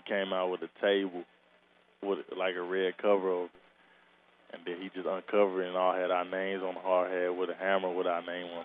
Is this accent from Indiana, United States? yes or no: no; Chicago, Illinois, United States; born or raised there